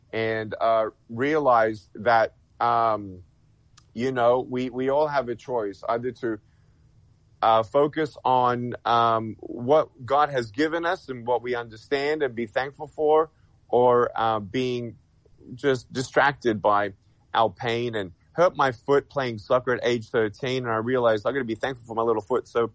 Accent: Australia; moved away as an adult; now in United States; Originally from Australia, but moved to America roughly 22 years ago, and being a proud and humble citizen, if you will, of the United States of America

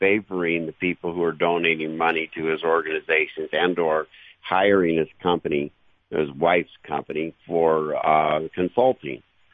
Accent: Los Angeles, California, United States; I grew up here in the Los Angeles area in a family of 11.

